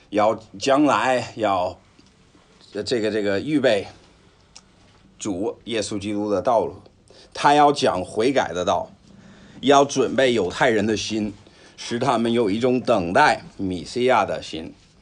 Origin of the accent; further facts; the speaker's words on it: Beijing, China; 我们那个时候小时候在北京